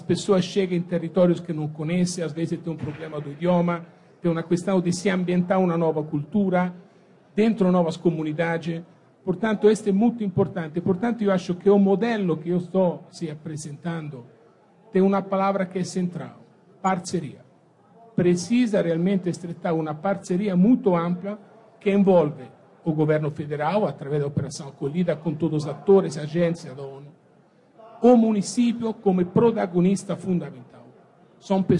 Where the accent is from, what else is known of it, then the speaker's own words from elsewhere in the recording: Italy; Portuguese is a second language; now in Brazil; Eu sou italiano de origem, portanto, imigrado. E 20 anos atrás comecei a viver neste país